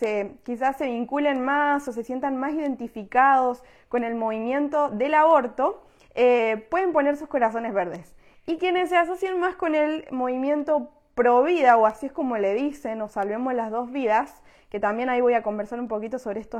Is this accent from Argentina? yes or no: yes; Argentina; por lo menos en mi país, en Argentina